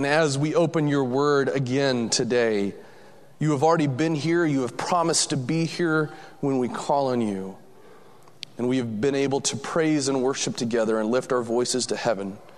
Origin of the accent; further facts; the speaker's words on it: Colorado, United States; also born or lived in Washington; I come from Colorado and Washington State, where we actually have snow